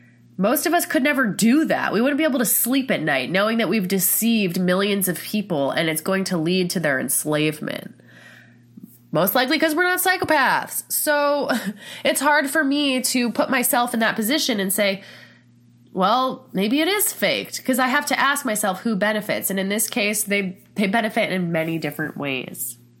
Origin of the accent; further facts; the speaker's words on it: Denver, Colorado, United States; I live in Colorado, grew up right by DIA.